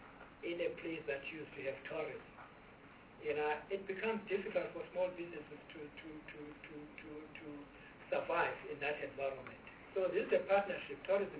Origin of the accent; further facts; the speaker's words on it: Eastern Cape, South Africa; I come from Eastern Cape, I was the CEO of Eastern Cape Tourism.